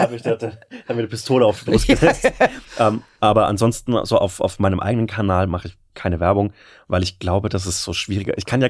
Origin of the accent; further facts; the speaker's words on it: Germany; accent: German; mit meinem breiten deutschen Akzent und die mit ihren jeweiligen Regionaldialekten zu hören